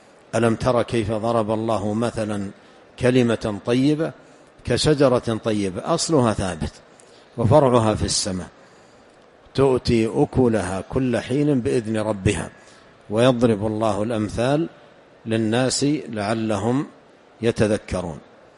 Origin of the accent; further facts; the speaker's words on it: Saudi Arabia; مقررة في بلادنا المملكة العربية السعودية على الطلاب في المراحل الابتدائية من قديم